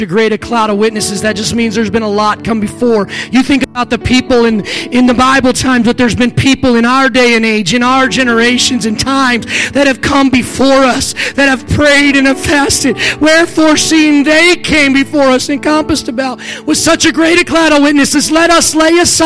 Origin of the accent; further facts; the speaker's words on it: Maryland, United States; and I'm from Maryland originally, so I don't know all the history of Ohio